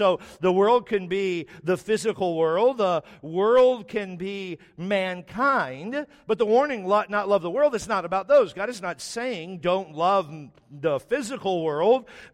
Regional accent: Texas, United States; I don't know if it's because we're from Texas or what

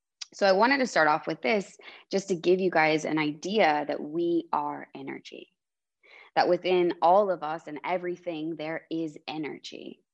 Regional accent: United States; I had been taught in my home country, which is America.

